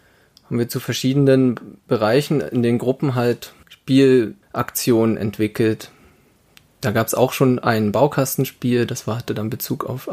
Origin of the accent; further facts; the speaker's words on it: Usedom, Mecklenburg-Vorpommern, Germany; moved away as an adult; now in Dresden, Germany; Ich bin auf Usedom groß geworden und zum Studium nach Dresden gezogen.